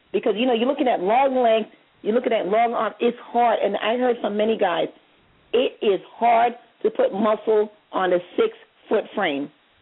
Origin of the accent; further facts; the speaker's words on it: New York, United States; That's our New York term. You're from upstate New York. I'm from New York City.